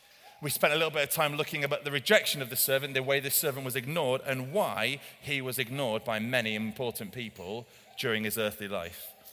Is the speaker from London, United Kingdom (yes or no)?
no; Yorkshire and the Humber, United Kingdom; also born or lived in Cardiff; Despite all appearances, I am a Welshman. I learned to talk on the mission field in Yorkshire, but I was born in Cardiff to a Valleys couple. I've got Wales in my blood, and I am fiercely patriotic.